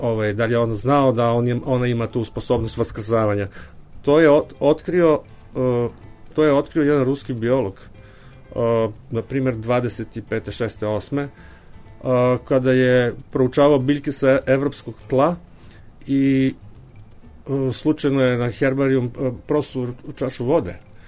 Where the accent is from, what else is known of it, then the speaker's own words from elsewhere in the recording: Niš, Southern and Eastern Serbia, Serbia; naročito sam srećan zbog toga što je došlo iz Niša, jer ja sam Nišlija